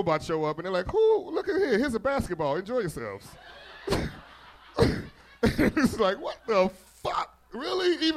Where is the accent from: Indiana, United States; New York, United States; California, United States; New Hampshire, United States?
Indiana, United States; Gary; One of them, number 7 on the list, is Gary, Indiana, my hometown.